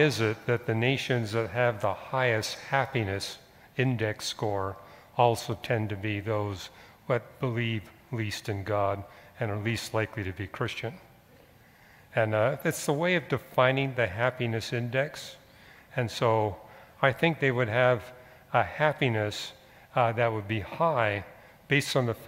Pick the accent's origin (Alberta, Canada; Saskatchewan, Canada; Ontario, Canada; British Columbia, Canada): British Columbia, Canada; when I was growing up in British Columbia